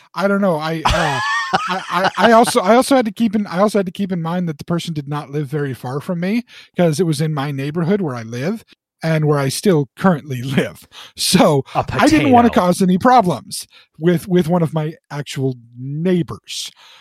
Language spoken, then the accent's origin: English; Ireland; I can make the Irish joke. I'm Irish.